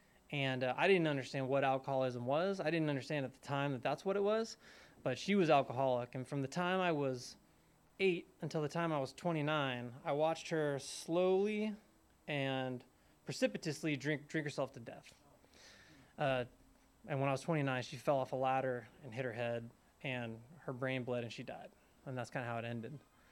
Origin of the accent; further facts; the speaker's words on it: Palo Alto, California, United States; born there; You know, I was born in Northern California, in Palo Alto, in 1984. So I'm 40 years old